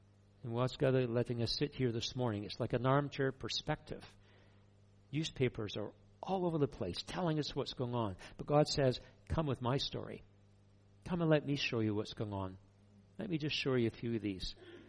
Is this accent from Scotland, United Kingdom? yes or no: yes; Scotland, United Kingdom; I can say that as a Scotsman.